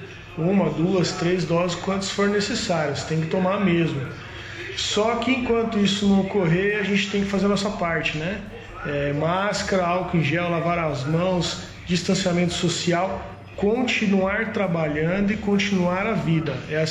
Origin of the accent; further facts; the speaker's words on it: São Paulo, Brazil; sou de São Paulo.